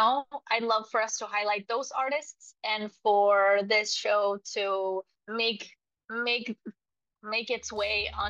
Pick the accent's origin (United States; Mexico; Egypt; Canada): Mexico; I grew up in Mexico.